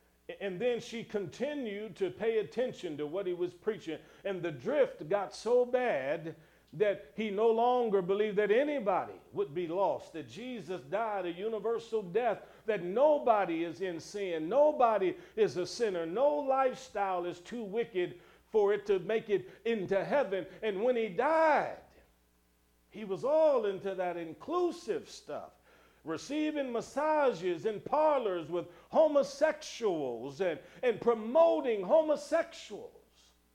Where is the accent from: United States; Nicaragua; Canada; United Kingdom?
United States; Cleveland, Ohio; has a church in the area where I was raised in Cleveland, Ohio.